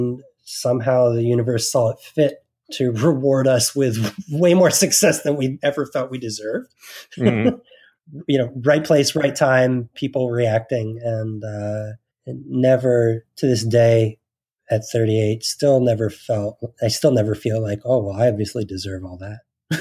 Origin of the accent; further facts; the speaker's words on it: New Jersey, United States; growing up in New Jersey, we were sort of in the epicenter, this weird, like, passing through place between the centralized place between New York, Boston, Philadelphia, and DC.